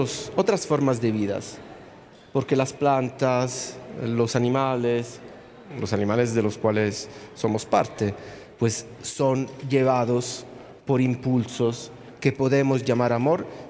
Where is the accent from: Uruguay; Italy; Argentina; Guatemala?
Italy; Spanish is a second language; Vengo de Italia, como ya han dicho.